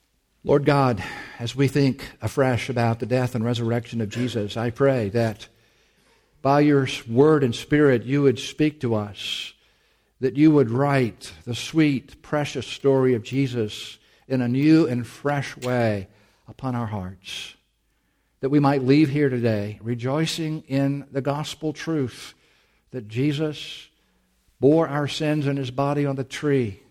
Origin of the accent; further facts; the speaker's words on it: Augusta, Georgia, United States; which, by the way, occurred in my hometown of Augusta, Georgia.